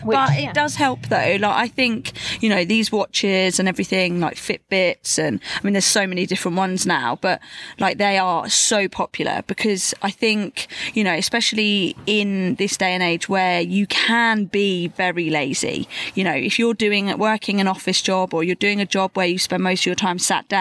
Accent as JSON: {"language": "English", "region": "England", "country": "United Kingdom", "said": "I'm not a beer girl, which obviously is, I think, quite a strange thing as an English girl."}